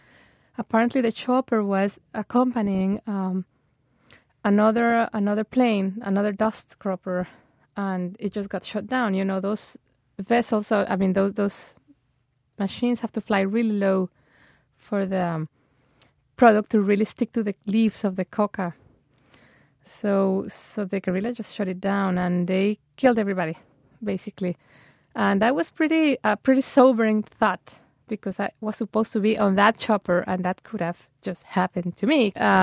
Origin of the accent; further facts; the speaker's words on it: Colombia; English is a second language; even though I am from Colombia and I've been pretty much born reading these types of news every day